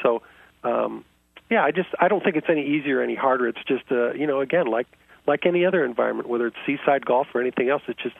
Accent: Ohio, United States; now in Arizona, United States; I'm from Ohio originally, so I'm a transplanted Buckeye and been out here in Arizona now about 22 years.

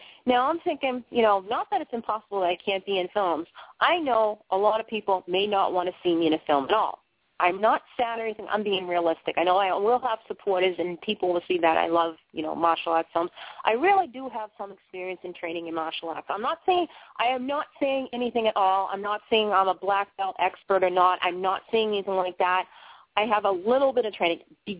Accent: Boston, Massachusetts, United States; accent: Bostonian; you know, with my Bostonian accent, I'm telling you, I brutally slaughter words.

